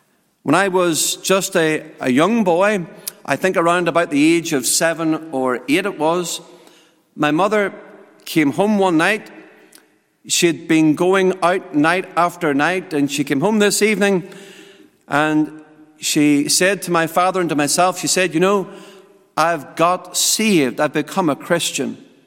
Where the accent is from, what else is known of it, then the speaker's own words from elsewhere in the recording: Lisburn, Northern Ireland, United Kingdom; I was born and brought up in Northern Ireland in the city of Lisburn. Lisburn is roughly about 7 or 8 miles outside of the capital, Belfast. And I was brought up as a young boy, the youngest of three brothers.